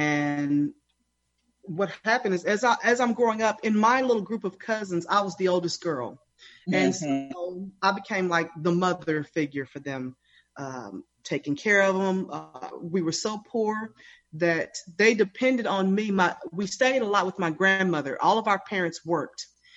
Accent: Lubbock, Texas, United States; So I am from Lubbock, Texas. And to put that in perspective, it's about 5 miles east of the Dallas area. So I grew up in Lubbock to a Christian mom and dad.

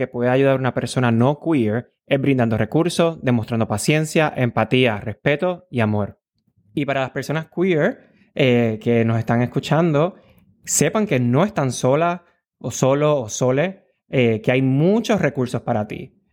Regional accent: Puerto Rico; soy boricua, puertorriqueño, soy acuariano

